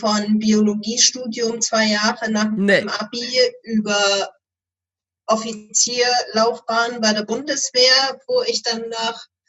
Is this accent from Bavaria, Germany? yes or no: no; Saxony, Germany; born there; now in Flensburg, Germany; ich bin erstmal eine Frau, bin 36 Jahre alt und lebe mit meinen beiden Kindern in Flensburg, also oben in Norddeutschland. Gebürtig komme ich allerdings aus dem Erzgebirge in Sachsen.